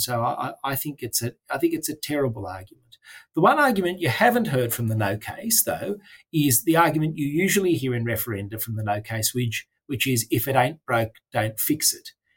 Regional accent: Australia; who gave us as the Australian citizenry the right to change the national rulebook.

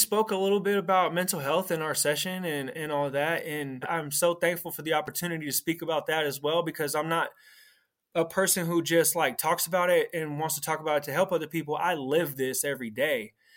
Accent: California, United States; I'm from the Bay Area, California.

